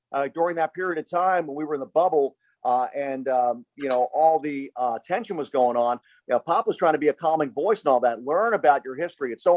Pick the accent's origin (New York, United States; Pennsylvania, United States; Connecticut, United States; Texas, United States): Pennsylvania, United States; Philadelphia; that's a building in my hometown of Philadelphia where the University of Pennsylvania plays